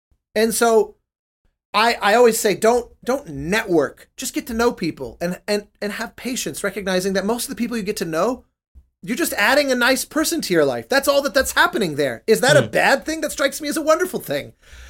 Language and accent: English; Colorado, United States; I grew up in Colorado. It was an enormous exposure to Mexican culture there